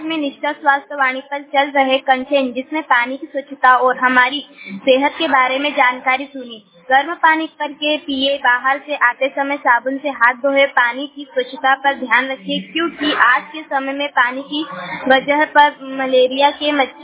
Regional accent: Papi, India; मैं ग्राम पापी से आती हूँ।

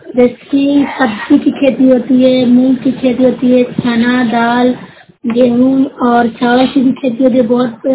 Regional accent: Khajama, Bihar, India; मैं ग्राम 12 खजामा की रहने वाली हूँ, ब्लॉक नूरसराय, जिला नालंदा पड़ता है।

